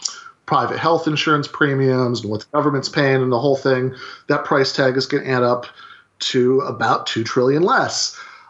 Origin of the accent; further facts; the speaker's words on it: Michigan, United States; I grew up in Michigan, an hour away from the Canadian border